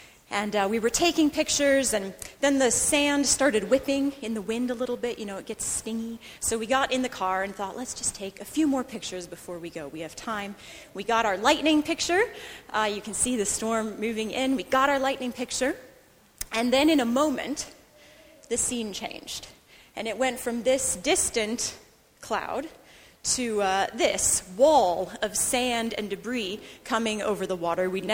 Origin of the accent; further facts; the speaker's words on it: Midwest, United States; I grew up along the shores of Lake Michigan, which is one of the great lakes in the Midwest United States.